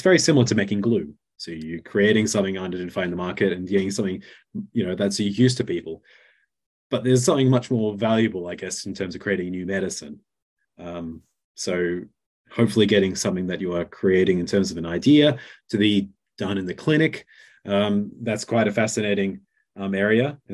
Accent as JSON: {"language": "English", "town": "Sydney", "region": "New South Wales", "country": "Australia", "accent": "Australian", "said": "my Australian accent. So I lived in Australia for most of my life. My wife and I are Australian from Sydney. Did my undergraduate at University of Sydney, then my PhD there."}